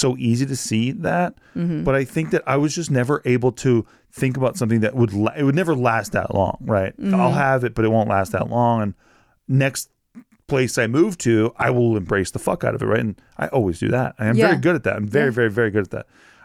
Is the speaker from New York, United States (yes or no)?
no; Virginia, United States; also born or lived in Indiana; Because I think I was moved so much as a child. Like, I was moved from Indiana to Virginia, like, very early.